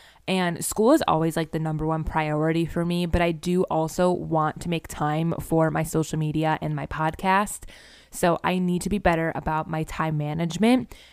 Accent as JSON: {"language": "English", "town": "Buffalo", "region": "New York", "country": "United States", "tie": "born or raised there", "said": "She lives where I live, Buffalo, and it's so cool to see someone in my hometown doing YouTube videos, because if you know Buffalo, it's not like the most exciting place."}